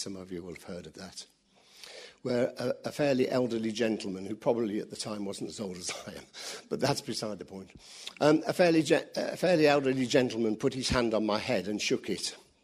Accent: London, United Kingdom; As many of you know, I was brought up in Ealing.

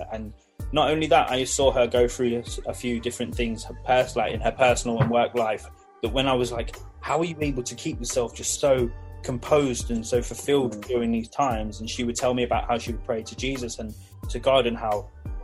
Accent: Leicester, East Midlands, United Kingdom; So I'm originally from Leicester. I've spent a long time travelling around for work and various other reasons as well.

